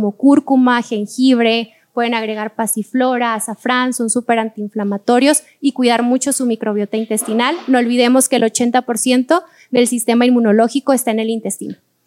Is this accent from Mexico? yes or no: yes; Mexicali, Baja California, Mexico; Yo vengo de Mexicali, pero doy consulta en línea.